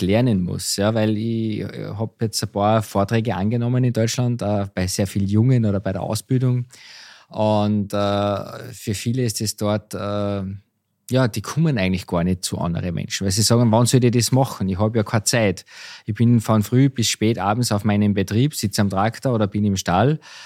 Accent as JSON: {"language": "German", "country": "Austria", "said": "Es gibt ja bei euch, genauso wie bei uns in Österreich, das Format Bauer sucht Frau."}